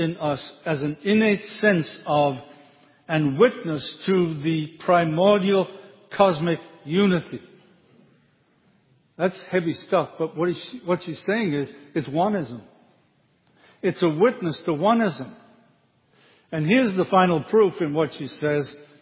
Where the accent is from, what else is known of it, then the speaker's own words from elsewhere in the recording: England, United Kingdom; I'm an Englishman, I don't have any forefathers going here.